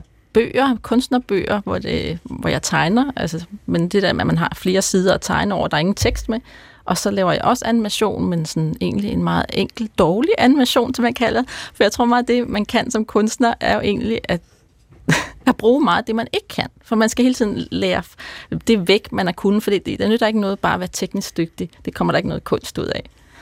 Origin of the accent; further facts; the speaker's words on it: Copenhagen, Capital Region of Denmark, Denmark; born there; jeg er født i Danmark, i København ved Søerne, hvor jeg også bor. Men min resten af familien er næsten født i Sverige.